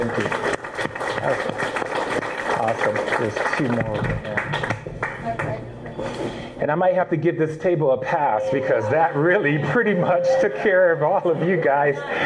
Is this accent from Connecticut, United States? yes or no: yes; Connecticut, United States; I'm from Connecticut, so I was living in Connecticut.